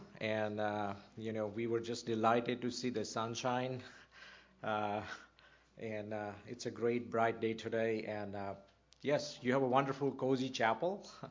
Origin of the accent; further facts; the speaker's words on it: India; now in United States; I'm originally from India, but I've lived in Chicago for nearly 10 years.